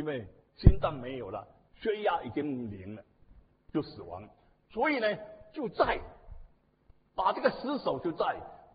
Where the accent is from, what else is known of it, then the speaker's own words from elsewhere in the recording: Xiamen, Fujian, China; 我是厦门人，厦门一个中山公园，那你们知道。